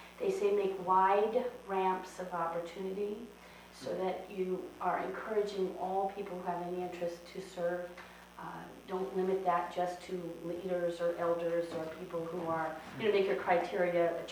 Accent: New York, United States; But I'm from New York, so the opportunities on the East Coast are a lot

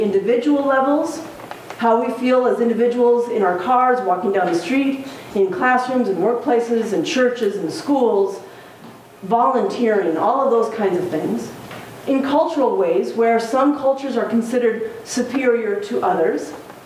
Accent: Chicago, Illinois, United States; Speaking as a Chicagoan, as a woman who's always grown up in the Midwest and Northern United States.

